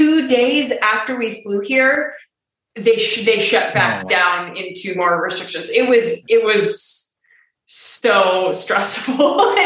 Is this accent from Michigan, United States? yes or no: no; Ohio, United States; moved away as an adult; Well, so I'm from Ohio, a small town in Ohio, and moved to New York City right after college graduation.